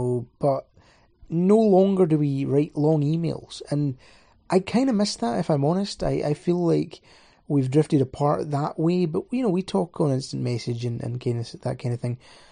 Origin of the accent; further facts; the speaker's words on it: Scotland, United Kingdom; I'm Scottish, let's say 20.